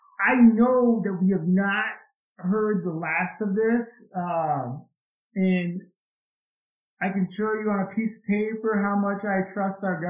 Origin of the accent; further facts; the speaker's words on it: Iowa, United States; Here in Iowa, I mean, obviously, you know, I'm from Iowa